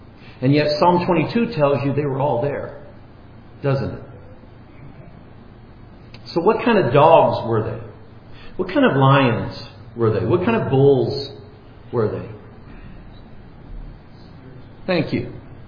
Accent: United States; This is why, I mean, I'm an American.

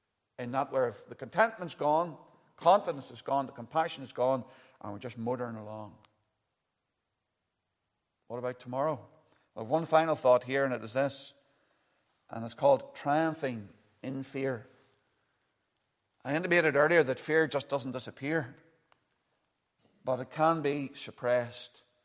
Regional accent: Dungannon, Northern Ireland, United Kingdom; I was brought up in Dungannon Free Presbyterian Church

